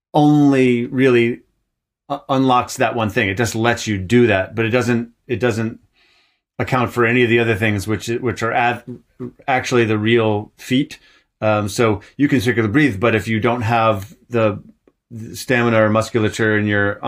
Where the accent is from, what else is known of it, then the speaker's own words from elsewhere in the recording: Ann Arbor, Michigan, United States; I grew up in Ann Arbor, Michigan.